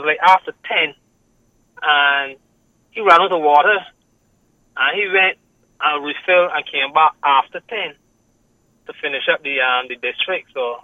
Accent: Edge Hill, St. Thomas, U.S. Virgin Islands; I'm from Edge Hill in St. Thomas, and we also have a bad water problem.

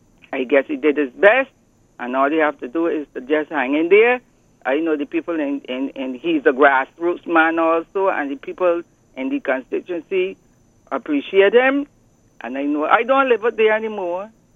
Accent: Saint Michael, Barbados; I was raised in Kiewood, Tichburn.

